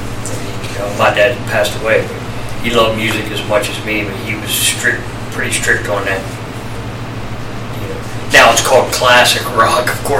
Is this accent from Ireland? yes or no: no; Martinsburg, West Virginia, United States; I think when I grew up here in Martinsburg, West Virginia, for those listening in other parts of the country, small town, about an hour and a half, hour 45 minutes from the nation's capital.